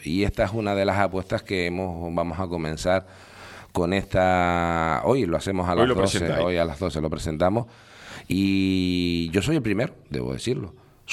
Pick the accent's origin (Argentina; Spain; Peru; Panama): Spain; San Juan de la Rambla, Canary Islands; Ahora hablo en particular de lo local, de mi pueblo. Fíjate, hemos hablado al final de San Juan de la Rambla